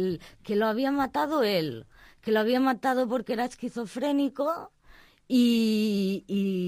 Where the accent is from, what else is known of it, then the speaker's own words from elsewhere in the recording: Lleida, Catalonia, Spain; Clar, en el meu cas, jo sóc de Lleida